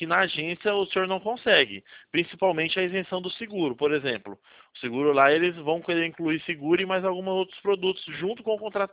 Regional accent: Jundiaí, São Paulo, Brazil; sou da região de Jundiaí.

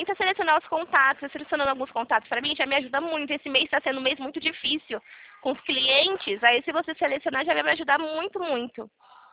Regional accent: Presidente Prudente, São Paulo, Brazil; eu sou aqui de interior de São Paulo. Presidente Prudente

